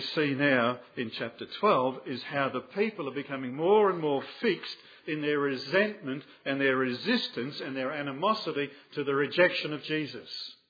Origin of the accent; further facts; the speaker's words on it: Melbourne, Victoria, Australia; Now, I'm from Victoria, from Melbourne, right?